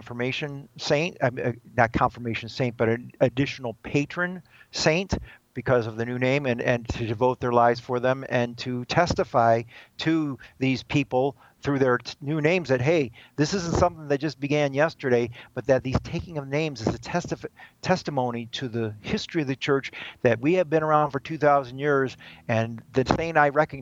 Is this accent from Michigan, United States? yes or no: yes; Detroit, Michigan, United States; When I grew up in Detroit, St. Mary Redford Grade School in Detroit